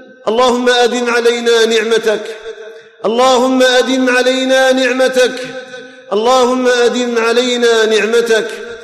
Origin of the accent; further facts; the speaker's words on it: Algeria; اللهم اجعل بلدنا الجزائر آمنا مطمئنا